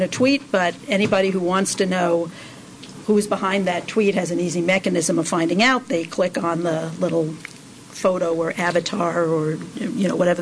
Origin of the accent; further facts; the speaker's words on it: New York, United States; but also that I'm a New Yorker and a mother and a dog lover